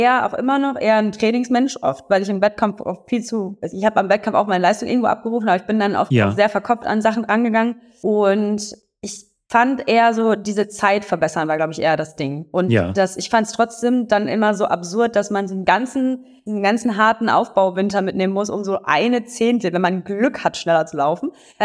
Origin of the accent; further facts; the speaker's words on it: Oberhausen, North Rhine-Westphalia, Germany; Ich komme ja aus dem Ruhrgebiet, und Oberhausen, um genau zu sein